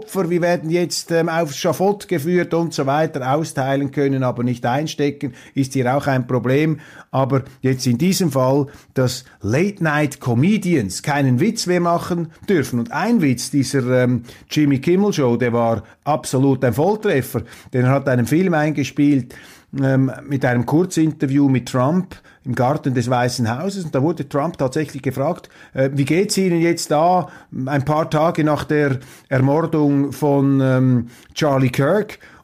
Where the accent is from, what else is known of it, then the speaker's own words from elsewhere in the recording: Switzerland; Also ich will hier jetzt nicht alarmistisch mich aufblustern als Schweizer, der da den Amerikanern die Demokratie erklären möchte.